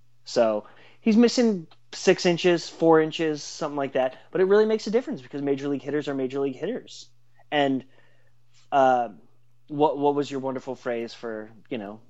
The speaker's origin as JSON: {"language": "English", "town": "Seattle", "region": "Washington", "country": "United States", "tie": "born or raised there", "said": "Yes, he was. I grew up out there in Seattle."}